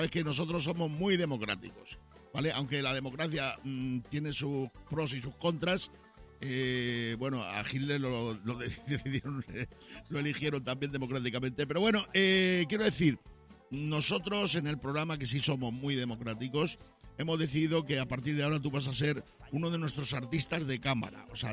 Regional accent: Badajoz, Extremadura, Spain; Porque yo soy de Badajoz, a mí me mueve y me caen bellotas, vamos.

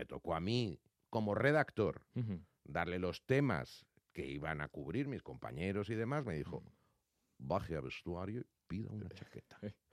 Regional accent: Madrid, Community of Madrid, Spain; Soy madrileño y madrileño moriré. Mi estado ideal sería a caballo entre Madrid y Málaga.

